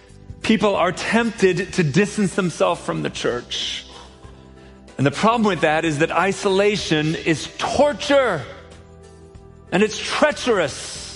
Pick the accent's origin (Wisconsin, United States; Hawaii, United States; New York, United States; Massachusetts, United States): Wisconsin, United States; Milwaukee; And these are folks, many of whom I've known since I was a little boy. I grew up in Milwaukee, and these folks have known my family forever.